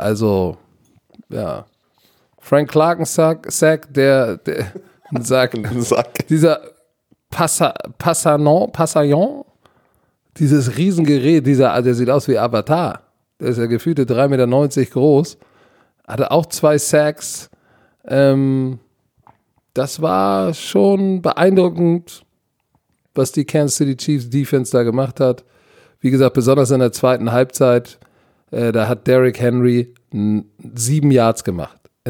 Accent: Hamburg, Germany; Als Hamburger nehme ich St. Pauli.

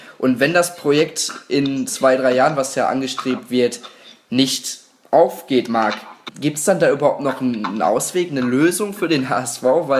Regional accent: Gelsenkirchen, North Rhine-Westphalia, Germany; hier aus der Gegend komme ich ja nämlich aus Gelsenkirchen.

